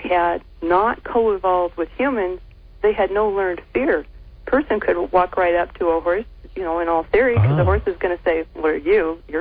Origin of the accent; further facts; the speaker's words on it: West Coast, United States; You know, it's funny because I grew up in the West Coast, and once or twice we took those, you know, required road trips in the 60s and early 70s